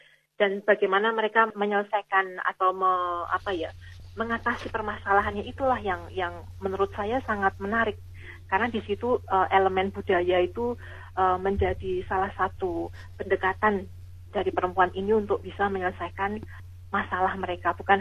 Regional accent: Yogyakarta, Special Region of Yogyakarta, Indonesia; ketika saya berada di Jogja, di kampung halaman saya

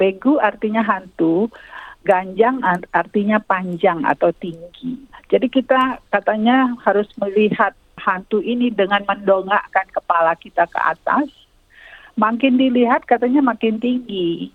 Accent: Medan, North Sumatra, Indonesia; Saya dibesarkan di Medan, yaitu ibu kotanya Provinsi Sumatera Utara

